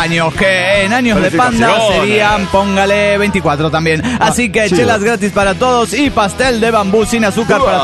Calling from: Bucaramanga, Santander, Colombia; de Bucaramanga, Colombia.

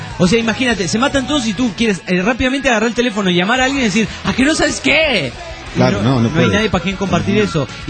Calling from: Juliaca, Puno, Peru; de Juliaca, Perú.

